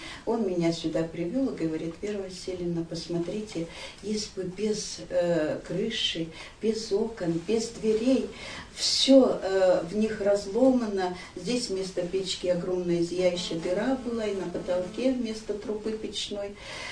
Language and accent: Russian; Koptelovo, Sverdlovsk Oblast, Russia; Я родом из Коптелова, тоже из старинного села. Сюда мы приехали с мужем работать учителями.